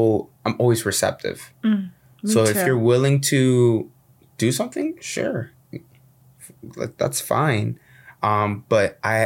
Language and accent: English; Kendall, Florida, United States; Like I'm from Kendall and there's nothing wrong with Kendall. I'm not bashing.